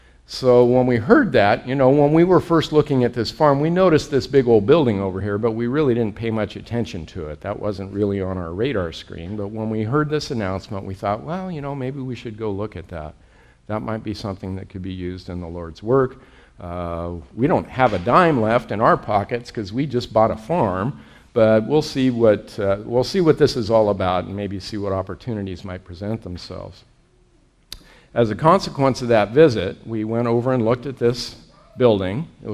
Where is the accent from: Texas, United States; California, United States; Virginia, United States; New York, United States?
California, United States; I'm also a country boy, even though I came from California. I came from Northern California, in the mountains of Northern California, nonetheless.